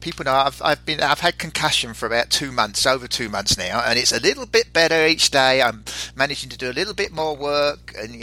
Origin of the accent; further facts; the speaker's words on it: England, United Kingdom; moved away as an adult; now in United States; it surprised me when I came over from England to America and went into meetings in America that they were being run totally different to what I'd been work-wise brought up, if you like, in England.